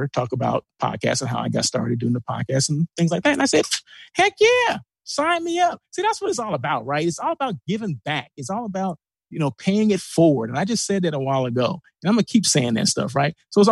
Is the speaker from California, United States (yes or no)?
yes; Blythe, California, United States; it comes back to who I am and where I came from. I'm not afraid to say I'm from Blythe, you know, whatever.